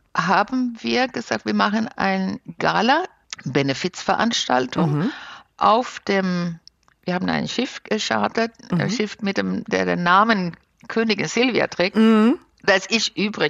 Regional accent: Sweden; now in Heidelberg, Germany; damals war ich noch Gemeinderätin in Stadt Heidelberg als Schwedin, ist nicht so gewöhnlich.

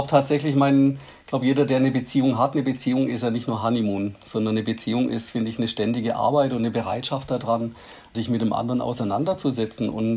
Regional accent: Baden-Württemberg, Germany; als Schwabe

